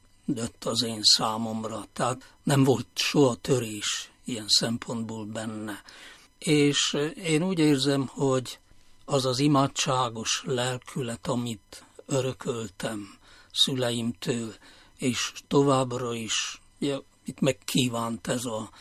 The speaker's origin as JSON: {"language": "Hungarian", "town": "Csíkszentsimon", "region": "Harghita", "country": "Romania", "tie": "born or raised there", "also_born_or_lived": "Madéfalva", "said": "Csíksomlyó közelében nőttem fel, hiszen Madifalván születtem, ami jó 10 kilométerre van Csíksomlyótól, és gyermekként aztán Madifalváról elköltöztünk Csíkszentsimonba, de az is egy olyan 15 kilométerre van Csíksomlyótól."}